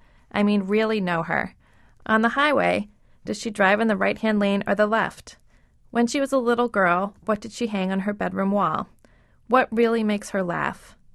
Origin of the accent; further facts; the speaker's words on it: Ireland; But I'm Irish. If you're Irish, you may know what I mean.